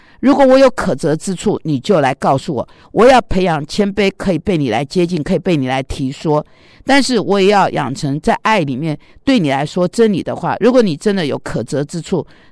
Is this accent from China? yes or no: yes; China; 那我中国人好客嘛，对吧？